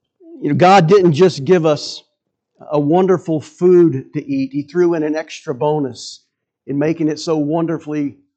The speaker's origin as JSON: {"language": "English", "town": "Atlanta", "region": "Georgia", "country": "United States", "tie": "born or raised there", "said": "When I was growing up in Atlanta, when we would go to downtown Atlanta"}